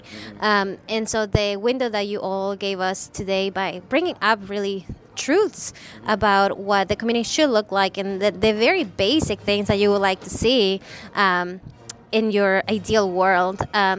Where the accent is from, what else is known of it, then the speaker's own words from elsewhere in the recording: Peru; now in United States; I moved from Peru 12 years ago, and I don't have any family here in the Central Coast.